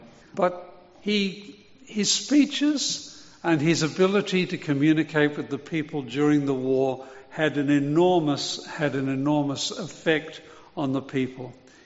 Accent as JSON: {"language": "English", "region": "London", "country": "United Kingdom", "tie": "born or raised there", "said": "since I was born and lived in London for the early part of my life during the Second World War."}